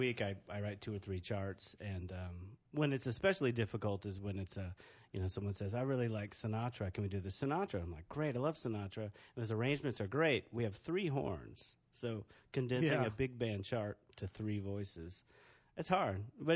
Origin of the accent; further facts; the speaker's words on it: Chapel Hill, North Carolina, United States; now in Chicago, United States; And I'm from the East Coast or Chapel Hill, North Carolina, so further east than here.